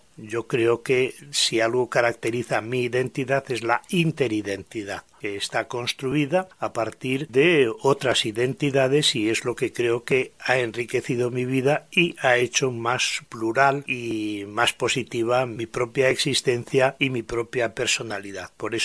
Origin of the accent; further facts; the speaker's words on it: Castile and León, Spain; soy un castellano de la Castilla la Vieja, palentino, efectivamente, hijo de una familia numerosa, seis hermanos, yo el mayor, de una familia campesina, modesta, viviendo en una forma muy austera